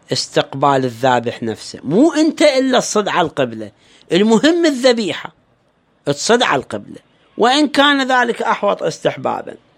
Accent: Iraq

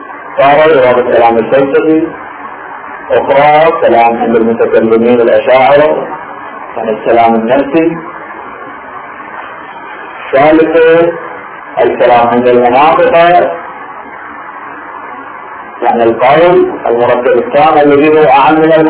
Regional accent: Iraq; accent: Iraqi; نحن في العراق مثلا لهجتنا الدارجة تشتمل على كلمات عربية فصيحة، على كلمات عربية محورة طريقة التلفظ فيها محورة، على كلمات إنجليزية، على كلمات تركية، على كلمات فارسية

